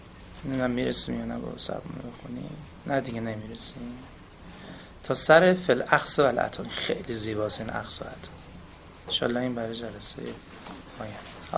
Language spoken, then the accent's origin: Persian; Tehran, Tehran Province, Iran; همین قصه نمیگم تو همین شهر خودم تهران